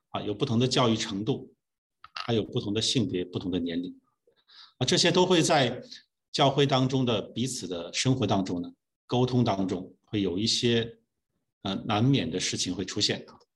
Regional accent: China; 我们中国人常说这个老一到老年人的时候，就叫老小孩

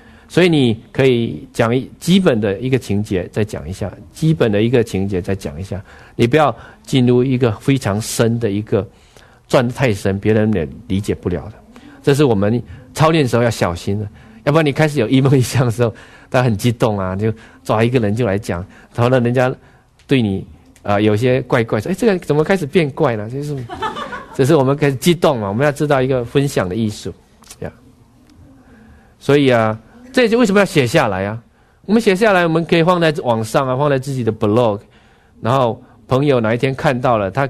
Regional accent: China; 所以我们中国人应该天生就应该容易接受这个意象意梦的解释嘛

